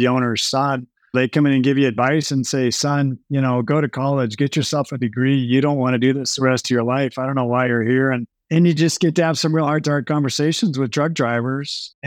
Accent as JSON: {"language": "English", "region": "Colorado", "country": "United States", "said": "We're from Colorado."}